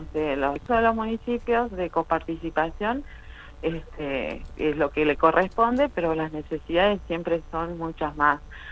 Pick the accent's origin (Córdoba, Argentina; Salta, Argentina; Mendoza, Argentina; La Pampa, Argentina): Salta, Argentina; Cachi; veo que mi pueblo está muy atrasado, muy lento en su crecimiento